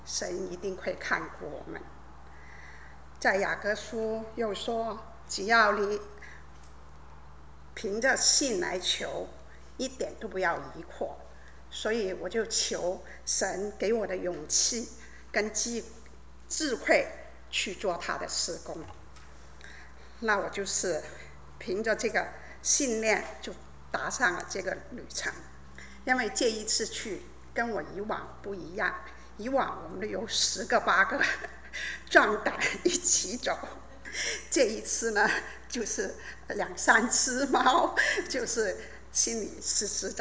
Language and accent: Chinese; Guangdong, China; 就是我是一个广东人，对于麻辣来说，我真的不是很害怕，也不知道什么叫麻辣。